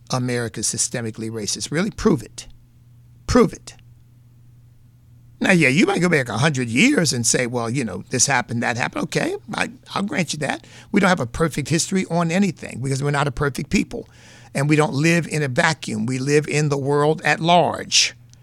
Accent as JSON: {"language": "English", "country": "United States", "said": "And I'm free because I am an American."}